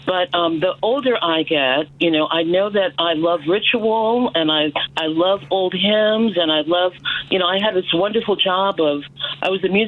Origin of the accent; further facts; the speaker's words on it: Chicago, Illinois, United States; I was born and raised in Chicago, and Chicago is the home of gospel music, and so. We couldn't escape it.